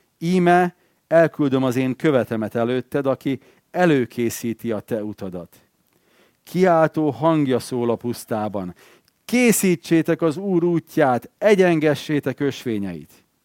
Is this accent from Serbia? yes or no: yes; Vojvodina, Serbia; mivel délvidékről származom